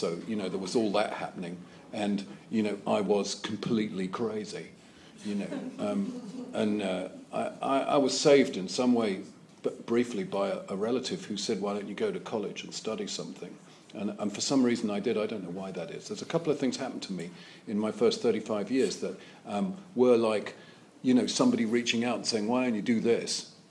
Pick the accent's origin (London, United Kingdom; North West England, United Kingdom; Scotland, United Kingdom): London, United Kingdom; also born or lived in Sussex; You know, I grew up in London and Sussex.